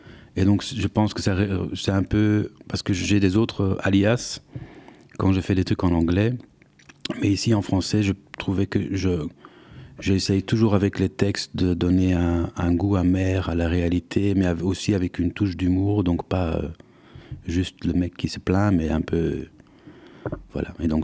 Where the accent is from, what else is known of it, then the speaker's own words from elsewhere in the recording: Flanders, Belgium; est en néerlandais, parce que je suis flamand à la base.